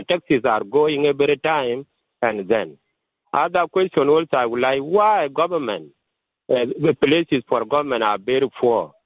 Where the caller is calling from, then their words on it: Yerola, South Sudan; from Yerola.